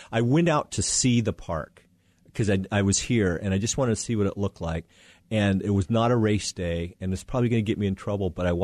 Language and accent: English; Wyoming, United States; And one of them found out I was from Wyoming